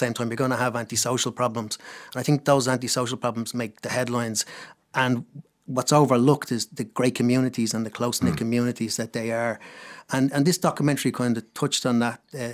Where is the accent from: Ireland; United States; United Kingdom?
Ireland; Finglas, Leinster; I grew up in Finglas in the 70s and 80s